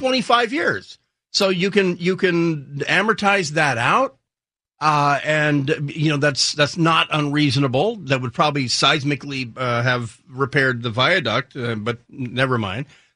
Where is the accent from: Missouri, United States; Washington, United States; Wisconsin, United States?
Washington, United States; Port Angeles; Here in the Pacific, I grew up dependent on the Hood Canal Bridge out in Port Angeles